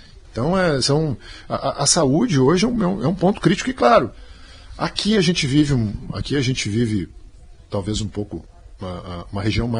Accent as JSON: {"language": "Portuguese", "town": "Montenegro", "region": "Rio Grande do Sul", "country": "Brazil", "tie": "born or raised there", "said": "eu nasci em Montenegro, vivo em Montenegro, né, tenho minha família toda em Montenegro. Mas a minha família atual eu importei de São Lourenço do Sul."}